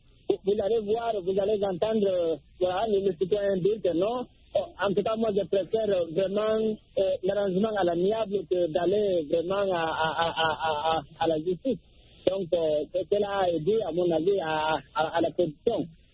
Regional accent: Guinea; now in Cameroon; particulièrement en Guinée, mon pays d'origine

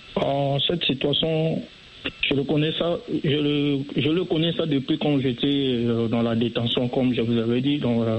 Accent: DR Congo; moved away as an adult; je suis Congolais, la dictature qui règne dans notre pays là. Et en fuyant de notre pays, je dois partir en Angola.

